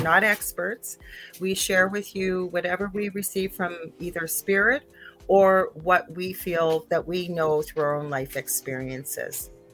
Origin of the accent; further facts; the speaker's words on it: Canada; And I am a Canadian clairvoyant medium